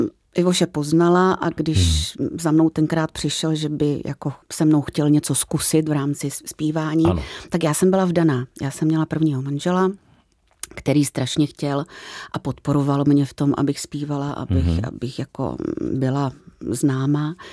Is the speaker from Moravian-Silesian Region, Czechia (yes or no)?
yes; Ostrava, Moravian-Silesian Region, Czechia; Já do té doby jsem vyjela z Ostravy maximálně do Malenovic, kde jsme měli chatu v Beskydech